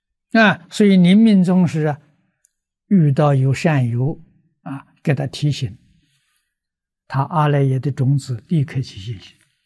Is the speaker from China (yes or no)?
yes; China; 阿切陀是印度话，像我们中国人讲的叫万应丹啊